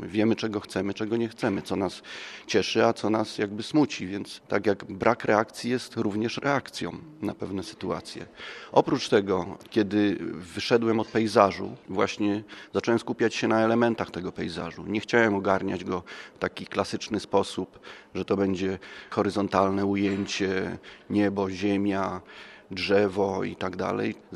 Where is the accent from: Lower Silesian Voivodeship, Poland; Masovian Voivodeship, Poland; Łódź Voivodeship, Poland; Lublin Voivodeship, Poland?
Łódź Voivodeship, Poland; Łódź; born there; Urodziłem się w Łodzi. Mieszkam od 25 lat. Po studiach zrezygnowałem z uroków miasta, przeprowadziłem się na wieś.